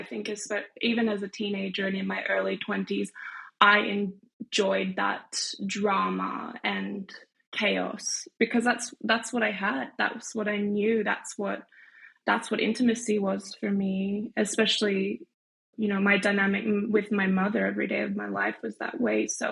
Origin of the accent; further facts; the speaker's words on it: Australia; now in Switzerland; I'm based in Switzerland. I've been here for 7 years, but I grew up in Australia in quite a small beach town, very beautiful national parks and beautiful beaches.